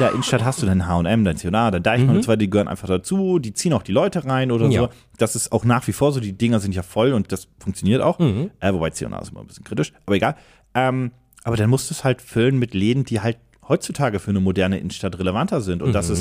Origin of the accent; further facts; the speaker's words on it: Stade, Lower Saxony, Germany; Du, in meiner Heimatstadt Stade ist das auch so.